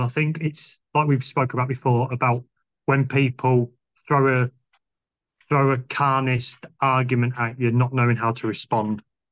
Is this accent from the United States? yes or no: no; Northampton, East Midlands, United Kingdom; now in Rochdale, United Kingdom; I am originally from Northampton, which is where Matthew's from, but I currently, well, we moved to Rochdale or Littleborough in 2017.